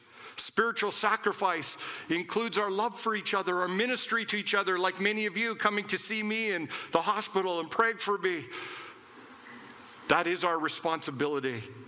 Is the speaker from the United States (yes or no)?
no; Ottawa, Ontario, Canada; You see, I grew up in Ottawa. I'd seen Parliament many times.